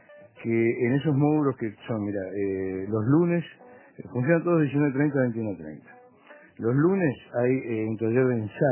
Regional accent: Toledo, Canelones, Uruguay; born there; nací en la ruta 6, muy cerca de Toledo, donde vivo.

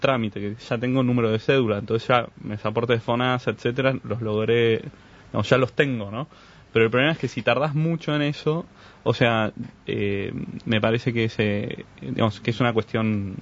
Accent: Argentina; esto de tener que aclarar que no soy porteño

